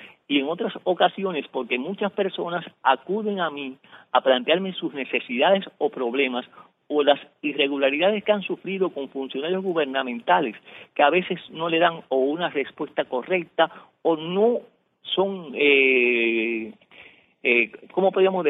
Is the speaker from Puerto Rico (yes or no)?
no; Cuba; de las cuestiones que afectan a todos mis coterráneos y, en fin, a mi pueblo cubano.